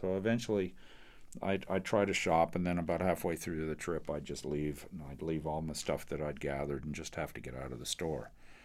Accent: Canada; like being a Canadian and having reached a certain level of success in the States

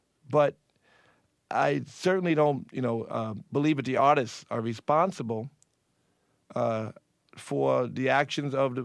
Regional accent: United States; I'm an American. I've been born here my whole life.

